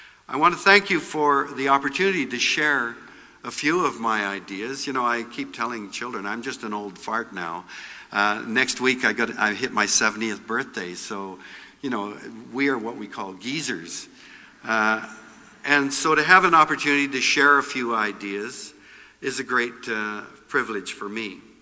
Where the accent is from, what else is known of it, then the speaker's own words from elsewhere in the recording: Vancouver, British Columbia, Canada; also born or lived in Ontario; When I was growing up in Vancouver in the 1930s, and then in Ontario after that, I wasn't allowed to go swimming in public pools